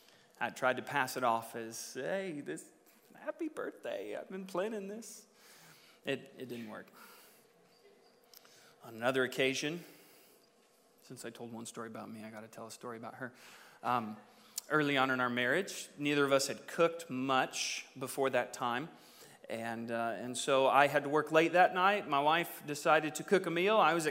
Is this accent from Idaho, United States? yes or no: yes; Idaho, United States; I grew up in Idaho. Rice-a-roni goes with your animal of choice.